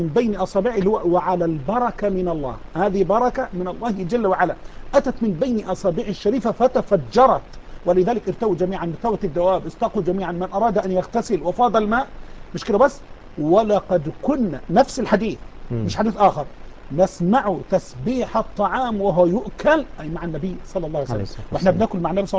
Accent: Egypt; عندنا في مصر

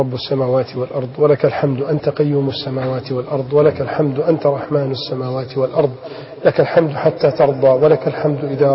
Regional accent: Egypt; يا رب اجعل بلدنا مصر آمنة مطمئنة،

